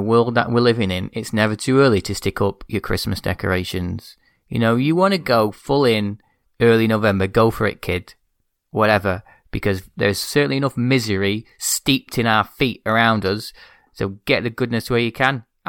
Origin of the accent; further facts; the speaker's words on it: United Kingdom; Well, luckily, I'm British, so I don't have to thank anyone for anything.